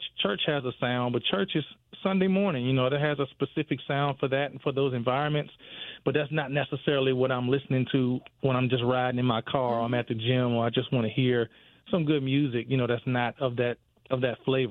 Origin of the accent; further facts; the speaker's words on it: Richmond, Virginia, United States; Well, like I said … I am from Richmond, Virginia, and I'm born and raised, and that's where I currently live, and that's me. I'm in Richmond, VA.